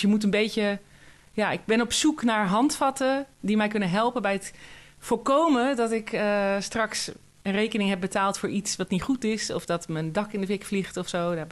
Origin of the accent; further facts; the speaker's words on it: The Hague, South Holland, Netherlands; ik ben verhuisd naar een plek aan de andere kant, of nou, niet de andere kant van Nederland, het klinkt wel heel erg, maar ik kom ook uit Den Haag en ik woon nu niet meer in Den Haag.